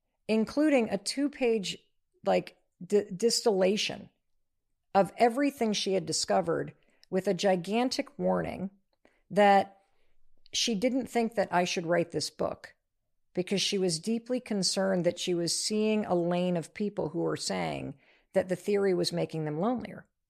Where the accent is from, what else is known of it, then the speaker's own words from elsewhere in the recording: North Muskegon, Michigan, United States; When I grew up in North Muskegon, Michigan